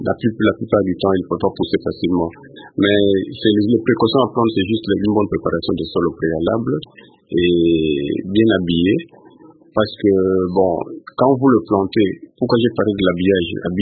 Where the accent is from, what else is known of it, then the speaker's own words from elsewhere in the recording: Kinshasa, DR Congo; Et même si chez nous, à Kinshasa, dans beaucoup de parcelles, on trouve cette plantule